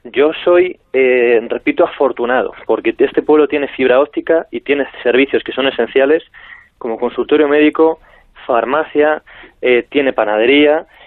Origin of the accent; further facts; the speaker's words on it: Aranda de Duero, Castile and León, Spain; Soy de Aranda de Duero, tengo aquí la familia, pero mis abuelos maternos proceden de este pueblo.